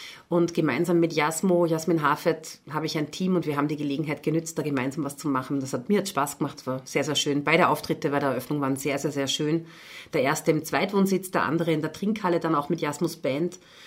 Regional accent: Upper Austria, Austria; Ich bin ja in Oberösterreich aufgewachsen

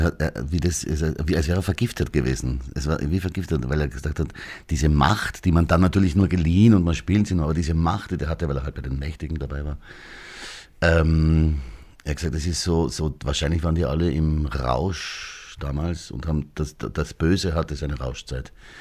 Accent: Graz, Styria, Austria; Ich bin in Graz aufgewachsen

